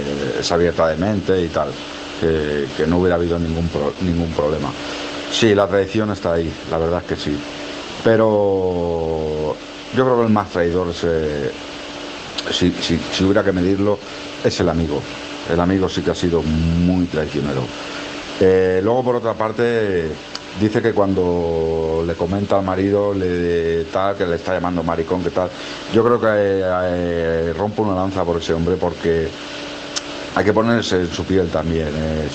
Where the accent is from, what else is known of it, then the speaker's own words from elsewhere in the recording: L'Hospitalet de Llobregat, Catalonia, Spain; de Hospitalet Barcelona.